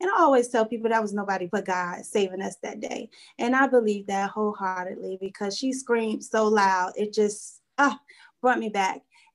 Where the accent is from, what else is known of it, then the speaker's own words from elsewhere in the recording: Brooklyn, New York, United States; Growing up in Brooklyn was great. You know, it's a huge difference from now.